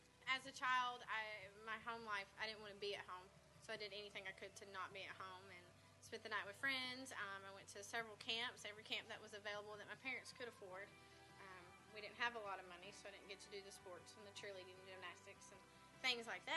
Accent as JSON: {"language": "English", "town": "Cookeville", "region": "Tennessee", "country": "United States", "tie": "born there", "said": "I was born here in Cookeville, Tennessee, and as a child, my childhood wasn't the Leave It to Beaver childhood."}